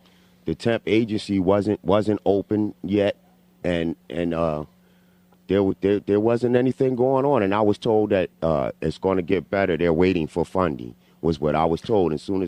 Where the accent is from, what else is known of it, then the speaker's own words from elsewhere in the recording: Philadelphia, Pennsylvania, United States; I'm from Philadelphia.